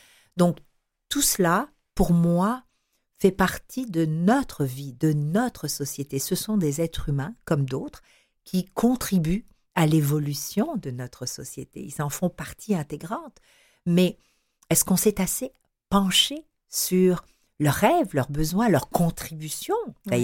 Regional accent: Quebec, Canada; Je parle de ce que l'on est, ce que j'ai découvert chez nous au Québec.

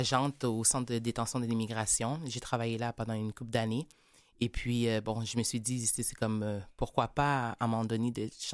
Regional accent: Quebec, Canada; born there; Je suis née au Québec.

